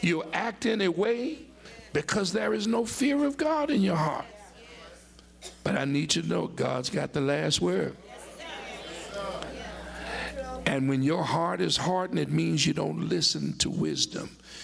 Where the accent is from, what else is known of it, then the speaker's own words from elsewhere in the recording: New Orleans, Louisiana, United States; From New Orleans, a lot of them folk, I'm from the Mighty Nine.